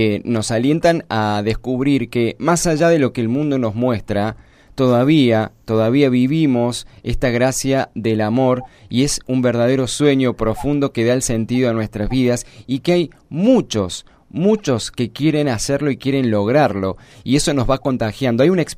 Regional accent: Córdoba, Argentina; nosotros somos de Córdoba Capital

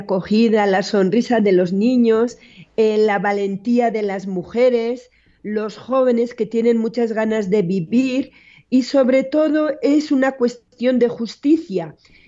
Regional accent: northern Spain, Spain; Yo soy del norte de España

